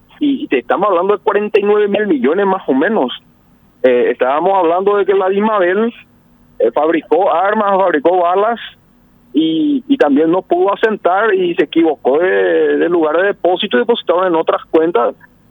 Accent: Paraguay; nos movemos mal como paraguayos

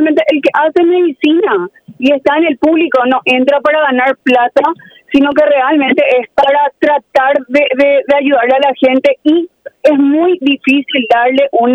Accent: Paraguay; somos todos paraguayos

